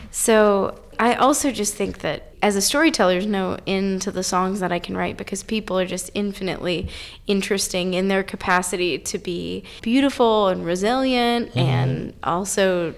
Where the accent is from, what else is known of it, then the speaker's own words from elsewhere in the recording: North Carolina, United States; So I'm originally from North Carolina, Piedmont in North Carolina. But I've been living in and around Colorado for a little over a decade.